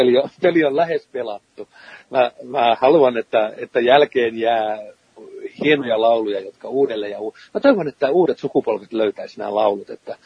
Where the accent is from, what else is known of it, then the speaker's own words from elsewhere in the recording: Turku, Southwest Finland, Finland; kotikaupunkini, joksi katson Turun kuuluvan